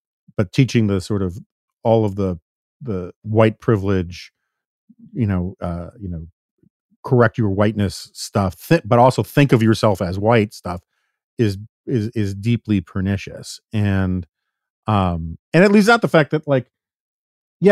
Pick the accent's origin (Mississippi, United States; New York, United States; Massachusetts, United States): New York, United States; New York City; I grew up in New York City. I never once began a sentence, well, as a white person, I think.